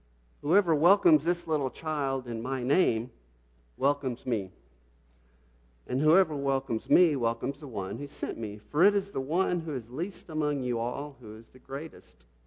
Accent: Texas, United States; also born or lived in Abilene; I was born in October, and they graduated in December, and then moved down to Rangerville, which I'm not going to show you a map, but if you get on the road and drive 350 miles south

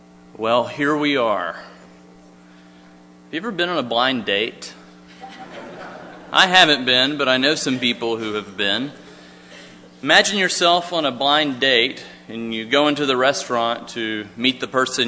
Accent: Dallas, Texas, United States; I was born and raised in Dallas, so I'm a native Texan, if Dallas counts.

